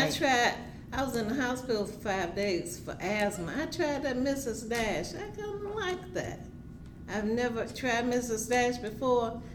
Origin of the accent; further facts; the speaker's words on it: Cairo, Illinois, United States; now in Chicago, United States; I'm from Cairo, Illinois, and I moved to Chicago in 1964.